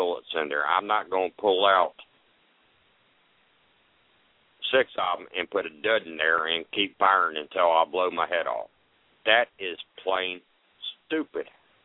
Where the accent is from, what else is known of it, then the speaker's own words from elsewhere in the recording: Southern United States, United States; accent: southern; I ain't going to do it. Excuse my little southern accent.